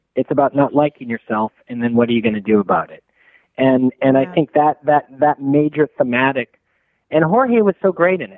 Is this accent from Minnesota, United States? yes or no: yes; Minnesota, United States; You know, I mean, it's like I'm from Minnesota